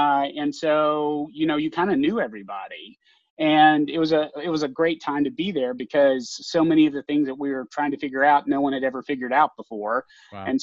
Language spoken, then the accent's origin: English; Kentucky, United States; So I grew up in Kentucky, in a small podunk town